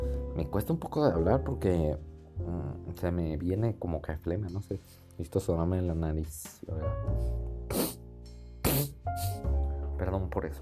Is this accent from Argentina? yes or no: no; Mexico; Para los que no saben, pues soy de México